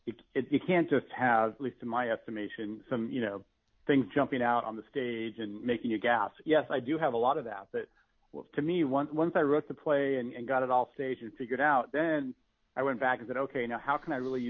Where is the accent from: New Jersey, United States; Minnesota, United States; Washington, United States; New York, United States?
Washington, United States; Richland; So I wrote about my hometown, and my hometown is a little town in eastern Washington State called Richland, Washington, the Tri-Cities, and it's the home of the Hanford nuclear plant